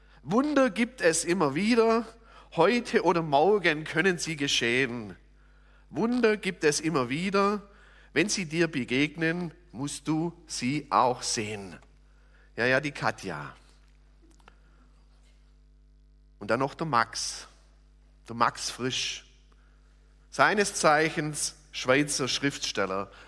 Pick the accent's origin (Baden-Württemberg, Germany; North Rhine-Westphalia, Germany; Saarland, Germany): Baden-Württemberg, Germany; Kuchen; wir kommen beide aus Kuchen. Ich bin dort in der Evangelischen Landeskirche